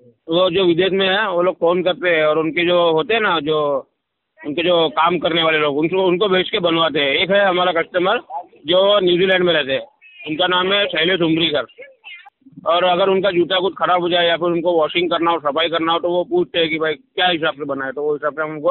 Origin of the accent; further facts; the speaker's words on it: Khamgaon, Maharashtra, India; हमारा गांव है महाराष्ट्र में बुलढाणा डिस्ट्रिक्ट में खामगांव करके